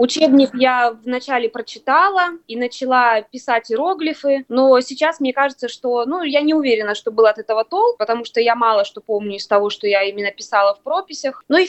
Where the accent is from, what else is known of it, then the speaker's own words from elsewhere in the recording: Chita, Zabaykalsky Krai, Russia; moved away as an adult; now in Japan; Ну, сказать, откуда родом, сложно, потому что родилась в Приморье на Дальнем Востоке, а сознательную жизнь жила в Чите. Вот. И так получилось, что 12 лет назад переехала в Японию вслед за молодым человеком, который потом стал моим мужем. И вот с тех пор мы так здесь и живем.